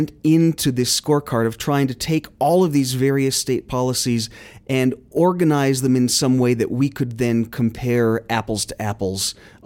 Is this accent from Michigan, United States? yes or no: no; Arizona, United States; Idaho and my home state of Arizona